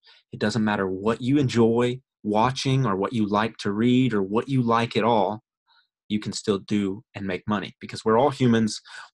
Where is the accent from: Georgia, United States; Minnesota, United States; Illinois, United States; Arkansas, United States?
Arkansas, United States; And I was like, wow, and I'm from Arkansas, granted. We're still a little behind on the time